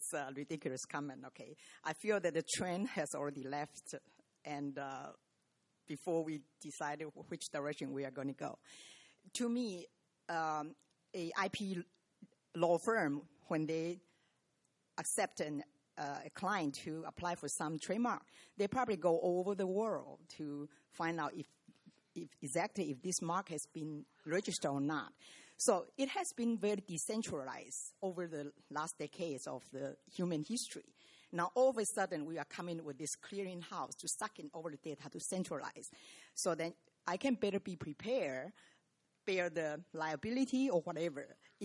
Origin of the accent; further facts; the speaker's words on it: United States; I'm a registrar from the United States.